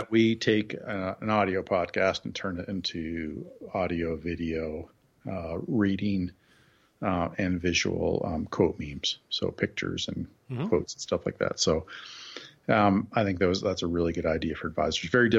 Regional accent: Canada; I am Canadian.

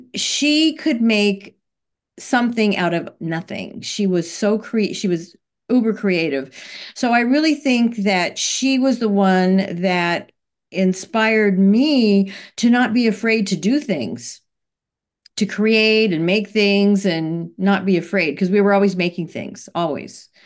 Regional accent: Newhall, California, United States; Well, I grew up in Los Angeles. I grew up in a small town called Newhall, California, which I still live.

